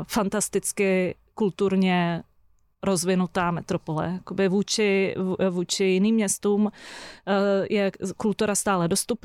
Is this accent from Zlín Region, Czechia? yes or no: no; Prague, Czechia; Tak já jsem rodilá Pražečka a Praha je prostě moje město, pro který dejchám a miluju ho. Já jsem si vyzkoušela bydlet v Londýně